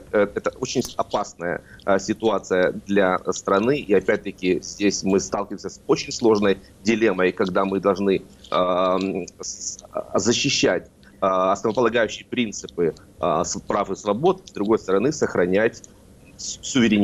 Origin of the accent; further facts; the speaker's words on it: Donbas, Ukraine; Я сам выходил из Донбасса